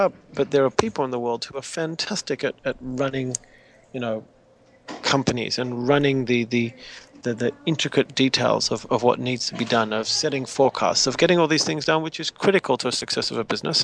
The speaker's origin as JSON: {"language": "English", "country": "Australia", "tie": "born or raised there", "also_born_or_lived": "Israel", "said": "Yeah. So here I was, an Australian guy. I was born in Israel, grew up in Australia"}